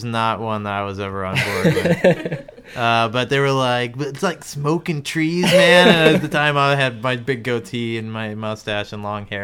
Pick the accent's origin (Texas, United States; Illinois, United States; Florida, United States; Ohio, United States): Texas, United States; We're both Texans, but he's from